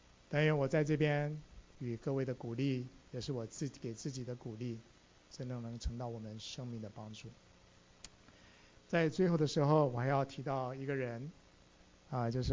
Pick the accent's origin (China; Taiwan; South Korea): South Korea; 我们都是在韩国一起长大的，